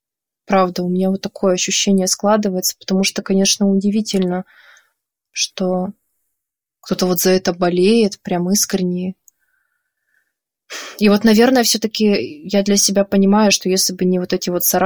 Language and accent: Russian; Norilsk, Krasnoyarsk Krai, Russia; also born or lived in Yekaterinburg; now in Saint Petersburg, Russia; Я так вот путешествую. Сама я из Норильска.